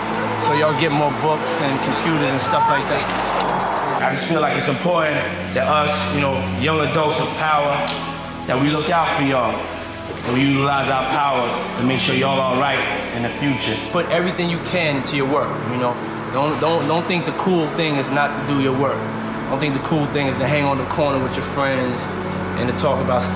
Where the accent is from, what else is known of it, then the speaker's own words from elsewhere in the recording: New York, United States; I'm from New York. I love New York. I love the city of New York.